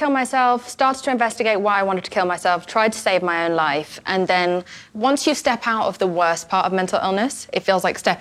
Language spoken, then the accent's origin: English; England, United Kingdom; I'm also from England